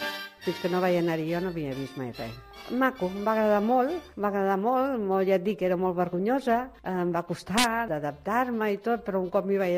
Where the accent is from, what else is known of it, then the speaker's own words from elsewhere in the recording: Barcelona, Catalonia, Spain; tinc 75 anys i soc de Barcelona. Visc a Sant Andreu